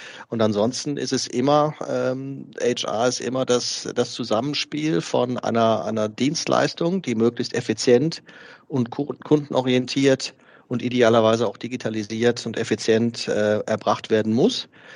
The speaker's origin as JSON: {"language": "German", "region": "North Rhine-Westphalia", "country": "Germany", "tie": "born there", "lives_now": "Freiburg, Germany", "said": "52 Jahre, gebürtig aus dem Ruhrgebiet, seit über 30 Jahren in Freiburg ansässig."}